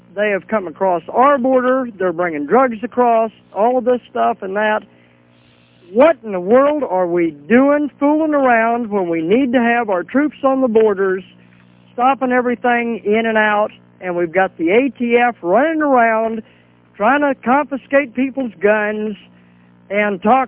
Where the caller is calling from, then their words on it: Kansas City, United States; Hello. I'm calling from Kansas City.